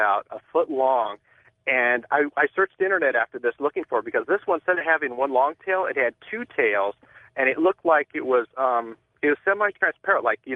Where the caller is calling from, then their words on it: Los Angeles, California, United States; I'm calling from Los Angeles.